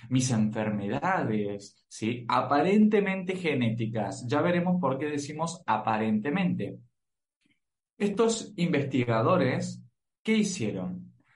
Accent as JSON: {"language": "Spanish", "country": "Argentina", "said": "soy argentino, tengo 24 años."}